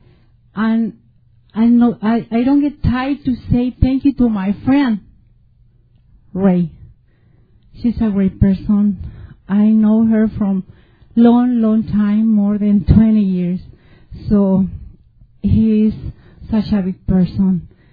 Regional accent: Mexico; English is a second language; every time we came from Mexico, we go back to our country with our heart full of love for the program and everything.

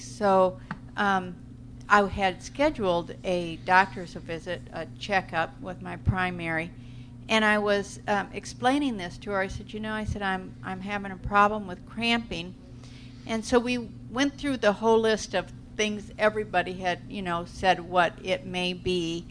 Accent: Phoenix, Arizona, United States; and I'm from Phoenix, Arizona, and so now it is 113 there.

